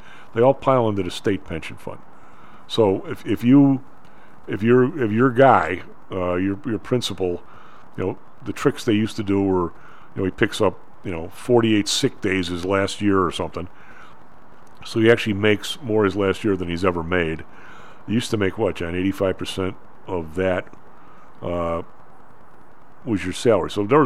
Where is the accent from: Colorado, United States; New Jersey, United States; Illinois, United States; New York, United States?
Illinois, United States; Evergreen Park; also born or lived in Chicago; I grew up in Evergreen Park. You know, well, I was back in the yards, but then Evergreen Park.